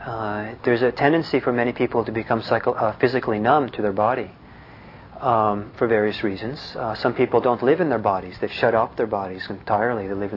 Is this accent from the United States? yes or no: no; Bergen, Vestland, Norway; I'm from Bergen, Norway.